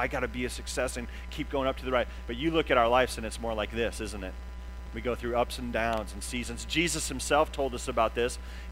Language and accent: English; Tulsa, Oklahoma, United States; now in Southern California, United States; I'm from Southern California, so we don't have that problem, but I grew up in Tulsa.